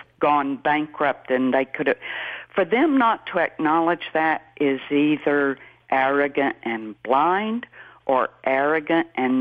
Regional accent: Appalachia, United States; I grew up dirt poor in the Appalachian Mountains.

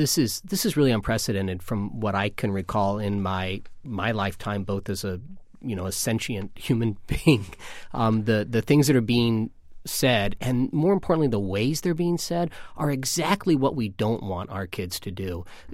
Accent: Midwest, United States; born or raised there

